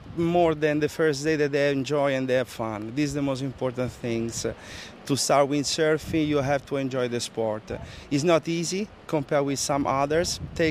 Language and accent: English; Rome, Lazio, Italy; English is a second language; now in Fuerteventura, Spain; I'm coming from Italy, from Rome exactly. I'm living in Fuerteventura, Canary Islands, since 2007. So already start to be quite a long time, 18 years.